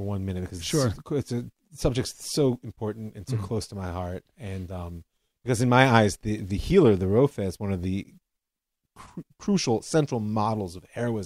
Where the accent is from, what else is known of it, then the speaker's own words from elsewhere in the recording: Ohio, United States; But I grew up in Ohio, for goodness sake.